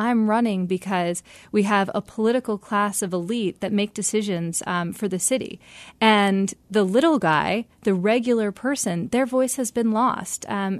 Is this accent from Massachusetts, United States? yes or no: no; New Jersey, United States; now in Philadelphia, United States; I moved to Philadelphia pretty recently, and I grew up in South Jersey. And when you're growing up in South Jersey, on the dirt road that I grew up on, you look to Philadelphia